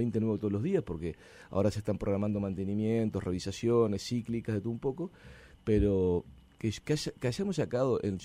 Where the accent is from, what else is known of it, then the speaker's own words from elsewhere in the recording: Uruguay; Y yo me di cuenta que era como buen uruguayo de la cultura de tirar en la calle cosas o desde el auto cosas